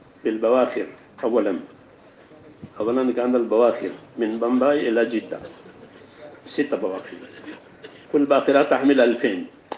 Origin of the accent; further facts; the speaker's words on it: India; عندنا في الهند